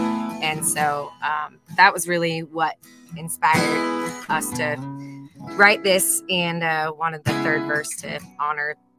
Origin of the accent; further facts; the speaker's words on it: Estacada, Oregon, United States; And I'm from a little tiny town, born and raised in Estacada, Oregon.